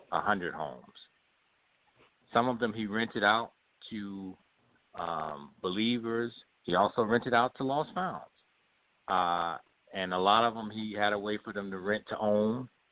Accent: Chicago, Illinois, United States; I grew up in Chicago, and I actually grew up in a community that was built by my father.

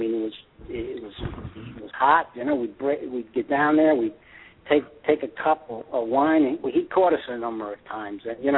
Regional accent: Harrison, New York, United States; You know, we grew up in a mixed neighborhood. There was Irish, Italian, Jewish. I grew up in Harrison, New York. Two-family house.

